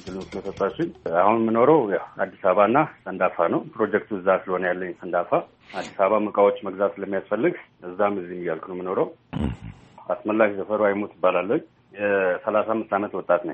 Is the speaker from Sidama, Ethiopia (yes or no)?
yes; Hawassa, Sidama, Ethiopia; also born or lived in Tigray; ከዛ በኋላ ደግሞ ወደ ሐዋሳ ከሄድም በኋላ ቤተሰብ በሙሉ ማለት ነው፣ እዛ ደግሞ እንደ አጋጣሚ አየር ማረፊያ አካባቢ ነበር ሰፈራችን እና በአብዛኛው ጊዜ እዛ ነው ያሳለፍኩት ጊዜ በልጅነቴ